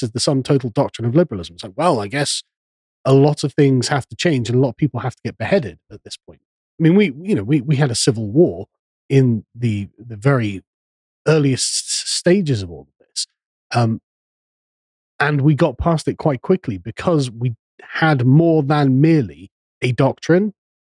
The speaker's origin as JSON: {"language": "English", "region": "England", "country": "United Kingdom", "said": "which, of course, as an Englishman, we would like"}